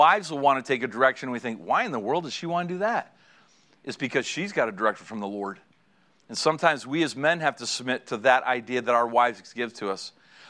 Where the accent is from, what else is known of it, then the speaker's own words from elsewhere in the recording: Canada; I always tell people, say, I'm from Canada.